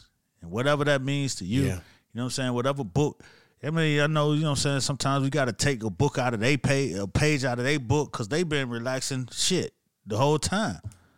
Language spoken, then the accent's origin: English; Miami, Florida, United States; I'm from Miami. It's people that say Miami, they don't even fuck with the beach.